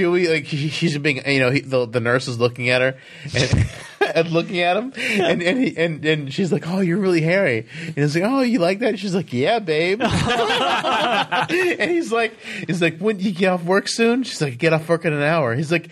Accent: United States; And it doesn't mean anything to me as an American.

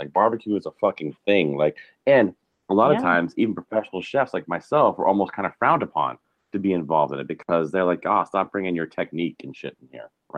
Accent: Virginia, United States; And listen, I grew up in Virginia, and barbecue was a thing.

